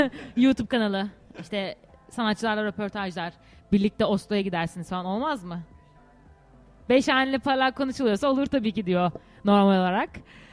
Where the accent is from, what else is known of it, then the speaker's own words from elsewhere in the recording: Samsun, Turkey; Gerçekten bir Samsunlu olarak.